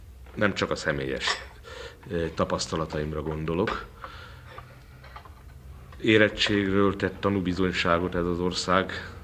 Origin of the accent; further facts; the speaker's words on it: Győr, Győr-Moson-Sopron, Hungary; egyik dunántúli nagyvárosunk hívott meg ünnepi szónoknak, ez a szülőföldemen van, Győr